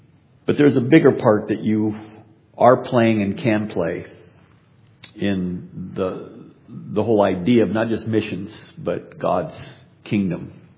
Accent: Arizona, United States; born there; But I was born in Arizona, so I was the one kind of foreigner in my family.

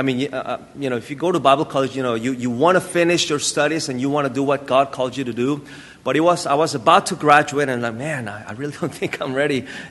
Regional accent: Mexico; I grew up in Mexico. I went to Mexico when I was 8 years old, and growing as an MK

